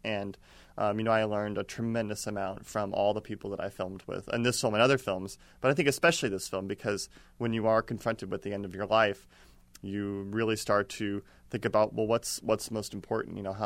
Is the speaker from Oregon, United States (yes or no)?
yes; Oregon, United States; I just finished my first film, which was about my hometown in Oregon.